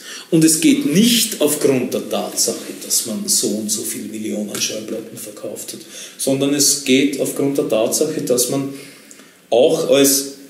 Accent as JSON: {"language": "German", "region": "Vienna", "country": "Austria", "said": "dass wir als Wiener, Österreicher, Mitteleuropäer"}